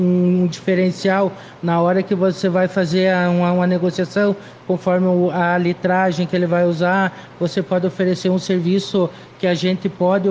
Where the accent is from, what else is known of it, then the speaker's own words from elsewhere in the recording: Passo Fundo, Rio Grande do Sul, Brazil; eu sou natural de Passo Fundo, como tu sabe